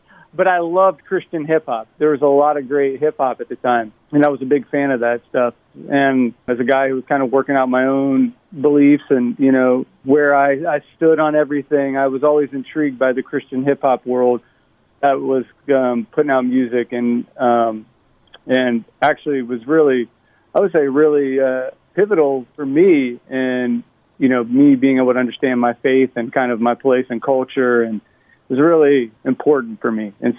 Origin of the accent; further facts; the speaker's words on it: Ohio, United States; I actually grew up outside of Columbus, Ohio in a small town, so Columbus, Ohio area.